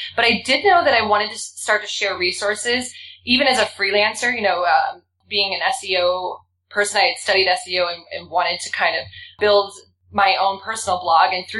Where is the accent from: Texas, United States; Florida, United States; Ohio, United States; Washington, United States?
Ohio, United States; now in Chicago, United States; a little bit about me where I grew up in Ohio. So I'm still a Midwest girl.